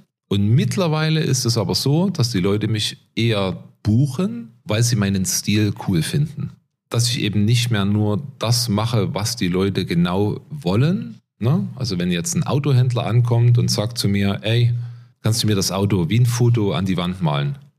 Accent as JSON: {"language": "German", "region": "Saxony", "country": "Germany", "moved": "as an adult", "lives_now": "Switzerland", "said": "Ich stamme aus dem Erzgebirge, lebe mittlerweile seit 15 Jahren in der Schweiz."}